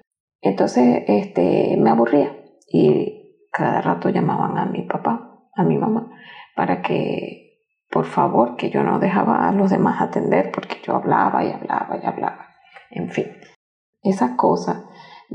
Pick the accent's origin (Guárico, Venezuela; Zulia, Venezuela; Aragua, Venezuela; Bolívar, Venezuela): Zulia, Venezuela; Maracaibo; born there; yo nací en Venezuela, en Maracaibo. Yo soy maracucha.